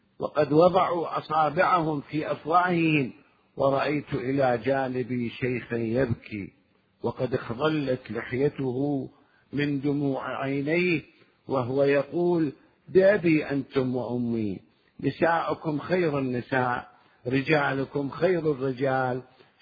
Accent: Iraq; احنا عندنا من كربلاء إلى النجف اليوم طريقين

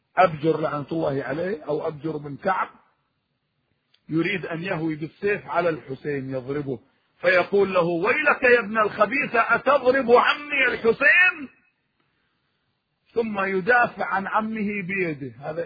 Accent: Iraq; نحن عندنا في العراق في كل مكان

